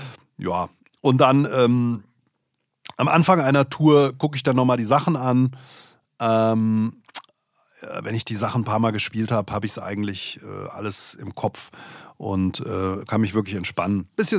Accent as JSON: {"language": "German", "town": "Langen", "region": "Hesse", "country": "Germany", "tie": "born or raised there", "said": "ich bin ja in Langen aufgewachsen"}